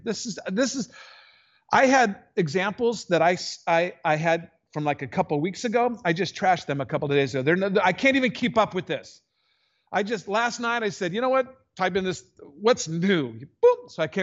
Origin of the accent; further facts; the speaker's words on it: United States; you read it like an American, right? I'm an American.